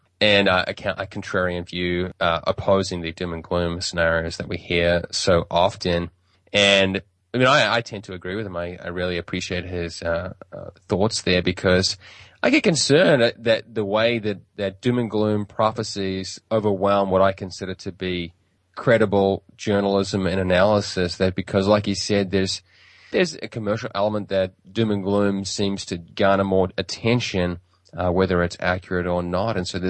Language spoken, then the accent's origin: English; New Zealand; we grew up speaking a language which is in immense demand around the world. We speak English, different varieties of it, given I'm from New Zealand and not the United States